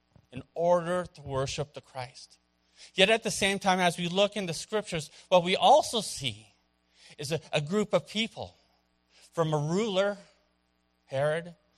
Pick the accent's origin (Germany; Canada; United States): Canada; And I told them I was from Canada.